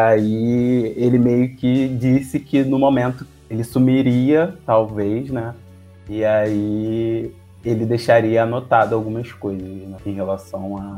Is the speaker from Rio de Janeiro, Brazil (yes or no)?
yes; Rio de Janeiro, Brazil; Eu sou do Rio